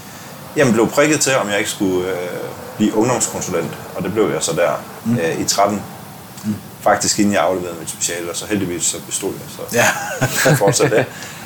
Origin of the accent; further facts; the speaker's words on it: Asbo, Region of Southern Denmark, Denmark; Jeg voksede op ved, i Asbo, en lille landsby ved Vejen. Jeg plejer at sige Sydjylland. Det er jo en diskussion, jeg har gået på efterskole i Sønderland, og der var vi sydjyder